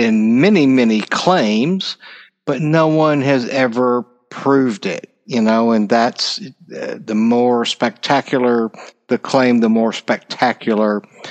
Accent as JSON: {"language": "English", "country": "United States", "said": "One of the most disappointing things for me as an American and as a follower and fan of NASA is that we didn't go back to the moon."}